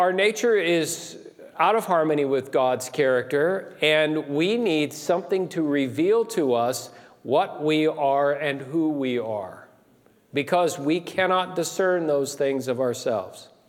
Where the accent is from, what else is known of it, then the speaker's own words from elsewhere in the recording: Colorado, United States; Now, just remember, I'm from Colorado, and we have cattle all over the place in Colorado, so I know how to herd people.